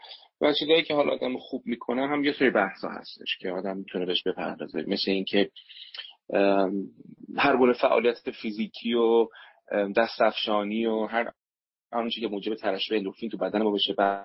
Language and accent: Persian; Iran; من الان تو ایران به دنیا اومدم و وقتی میرم میشینم در یک محفل خارج ایران